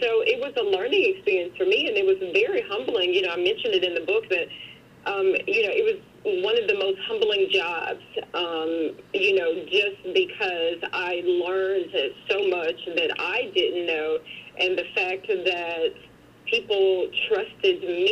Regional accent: Franklin, United States; Yes, ma'am. Born and raised in Franklin, and a lot of my family is actually still living there now.

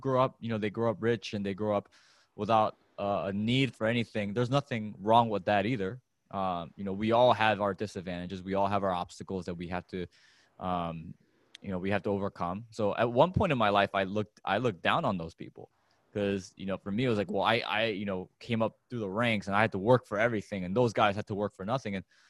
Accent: Chicago, Illinois, United States; I grew up in America, you know, and I'm sure you have a lot of listeners around the world, right, internationally. There's a huge problem in my hometown of Chicago, in the south side of Chicago

